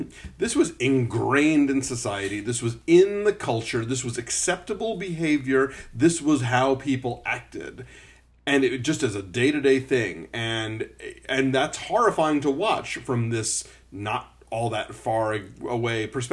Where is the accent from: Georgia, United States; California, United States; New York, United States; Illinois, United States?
Georgia, United States; Atlanta; I grew up in the South, you know, when Lester Maddox was still around.